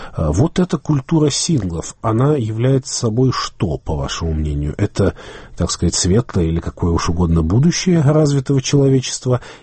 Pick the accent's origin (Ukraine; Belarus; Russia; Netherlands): Belarus; я народом из Беларуси